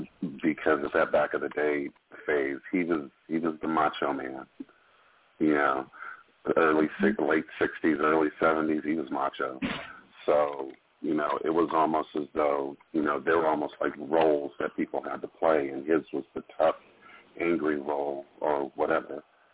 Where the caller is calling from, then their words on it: California, United States; I'm calling from California.